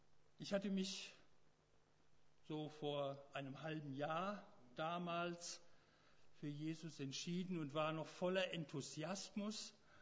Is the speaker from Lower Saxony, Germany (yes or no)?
no; Heppenheim, Hesse, Germany; Sie kam aus meinem Heimatort, aus Heppenheim.